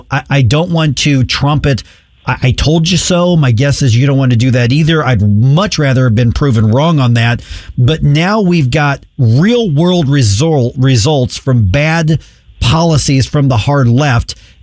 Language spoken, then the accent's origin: English; Illinois, United States; now in Missouri, United States; when I was growing up in Illinois, that was a divide that we had back then when I lived in Decatur and Camp Point and Pittsfield and Quincy and those areas.